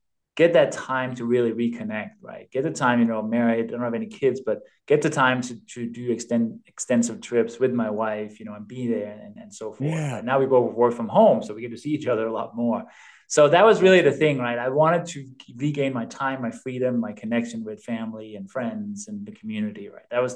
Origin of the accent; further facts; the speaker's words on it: Denmark; English is a second language; now in United States; because I'm from Denmark originally, hence the accent and the name. Yeah, and, cool. You know, I've lived here in the US for 26 years now, coming up in 27